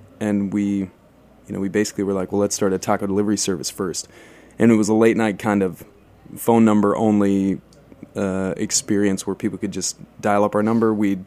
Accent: South Dakota, United States; I worked in a little Mexican taqueria in my home state in South Dakota when I was a teenager

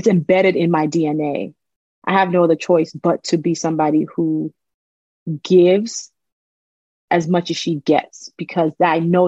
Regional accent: Nigeria; growing up in Nigeria

